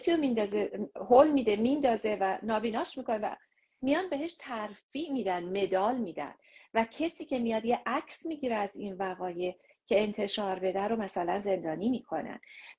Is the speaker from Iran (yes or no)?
yes; Iran; اوریجینالی گفتم از ایران